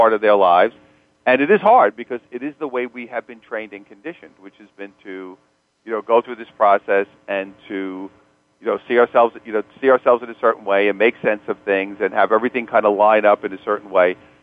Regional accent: New York, United States; now in California, United States; being a New Yorker originally, now living in California

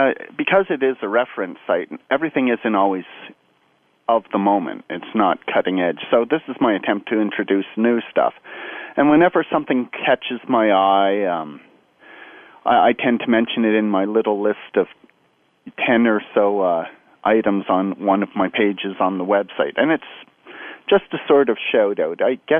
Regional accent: Montreal, Quebec, Canada; now in California, United States; it's Montreal, Canada, not California. I live in California now, but I am from Montreal.

